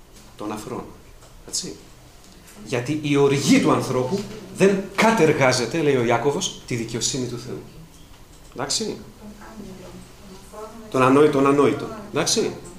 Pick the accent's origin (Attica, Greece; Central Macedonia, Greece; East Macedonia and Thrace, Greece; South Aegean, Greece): Attica, Greece; Piraeus; που εγώ μεγάλωσα στον Πειραιά, στο λιμάνι, στο Τριχολίμανο κοντά